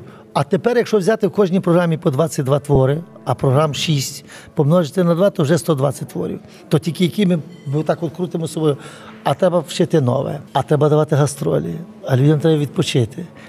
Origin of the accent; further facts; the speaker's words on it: Lviv, Lviv Oblast, Ukraine; now in Kyiv, Ukraine; я сам зі Львова, а 40 років живу в Києві, а вчився в Другобичі